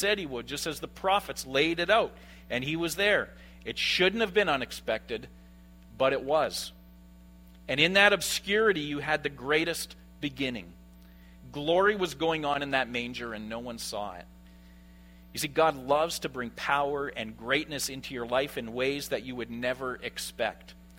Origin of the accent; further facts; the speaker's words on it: Saskatoon, Saskatchewan, Canada; now in Winnipeg, Canada; I have to admit, growing up in Saskatoon, that's how we felt about Regina.